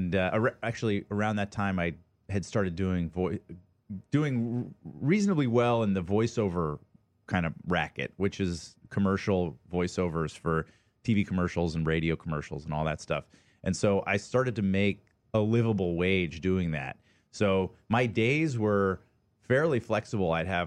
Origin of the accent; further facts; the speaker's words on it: Atlanta, Georgia, United States; I grew up in Atlanta, Georgia.